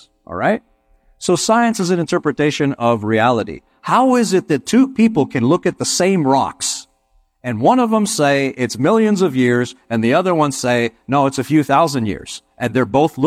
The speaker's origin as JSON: {"language": "English", "town": "Toronto", "region": "Ontario", "country": "Canada", "tie": "born or raised there", "said": "when I grew up in Toronto, Canada"}